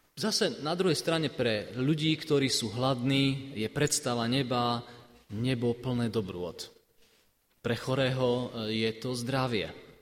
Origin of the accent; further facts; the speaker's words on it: Žilina, Žilina Region, Slovakia; Takisto prinášam pozdravy z Cirkvi Bratskej v Žiline, odkiaľ som, kde som nechal svoju manželku a svoje deti.